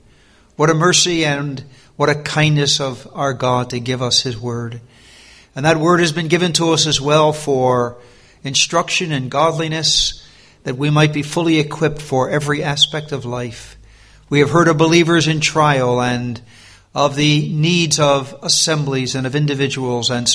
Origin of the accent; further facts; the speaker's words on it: United States; accent: American; We wouldn't call it Yankee where I come from, but my American accent, if it somehow makes it hard to understand, if I speak too fast, do something